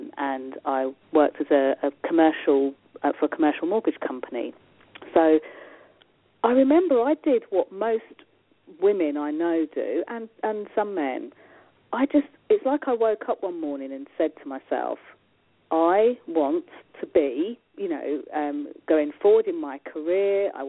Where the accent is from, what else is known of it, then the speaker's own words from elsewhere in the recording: England, United Kingdom; I'm dialing in from England. And I'm born and bred in England, you know, lived here all my life.